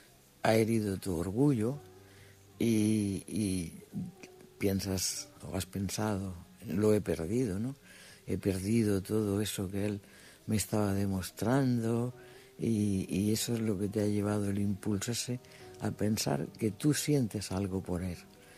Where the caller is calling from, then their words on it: Almería, Andalusia, Spain; de Almería.